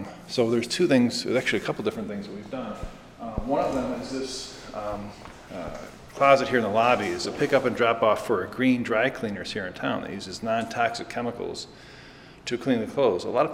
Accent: Georgia, United States; He was from Arizona and I was from Georgia.

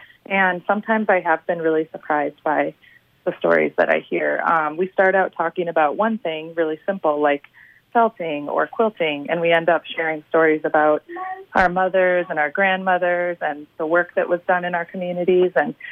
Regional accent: Mississippi River, United States; that came from growing up on the Mississippi River and really thinking about the river as important to the place that I grew up.

